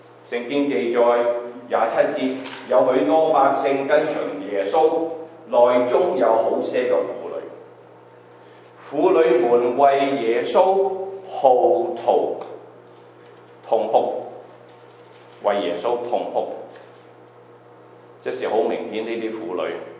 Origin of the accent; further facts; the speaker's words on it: China; 今这家是我们中国人的新年的日子